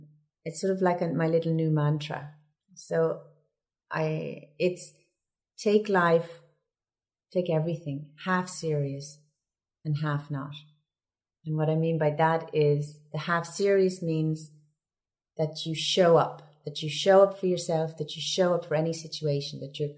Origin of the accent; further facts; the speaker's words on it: Ireland; I think we're Irish people are very much connected to the land.